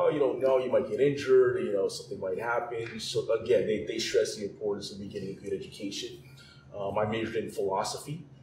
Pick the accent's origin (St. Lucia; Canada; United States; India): Canada; as an individual of color, a visible minority, especially growing up in Canada